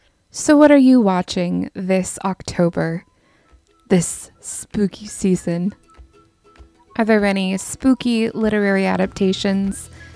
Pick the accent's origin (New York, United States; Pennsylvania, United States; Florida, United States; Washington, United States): Washington, United States; a town in the San Juan Islands in my home state of Washington